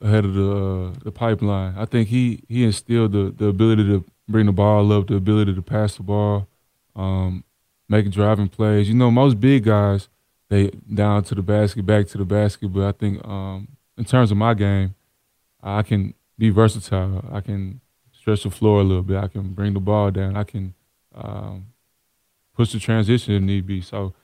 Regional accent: Bay St. Louis, Mississippi, United States; I'm originally from Bay St. Louis, Mississippi, from the deep south, Gulf Coast, rural area. Came up in a great neighborhood, great family.

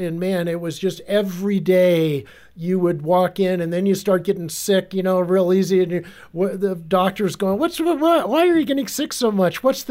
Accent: Arizona, United States; I'm from Arizona, so.

